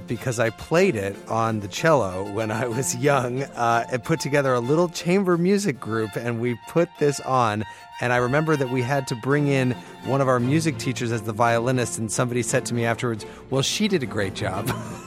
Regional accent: Urbana, Illinois, United States; Joining us today is Vic DiGeronimo, the host of Classic Mornings at WILL in Urbana, Illinois, my hometown.

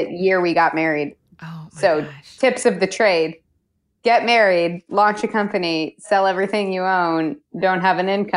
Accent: Missouri, United States; also born or lived in East Africa; now in Portland, United States; I grew up in Missouri and lived there for a while. And then I moved to East Africa and I was there for a while.

